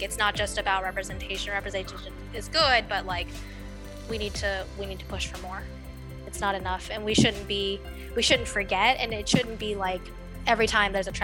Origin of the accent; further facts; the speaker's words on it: Greensboro, North Carolina, United States; And we grew up in Greensboro, which is a larger city, so it's a little bit more diverse.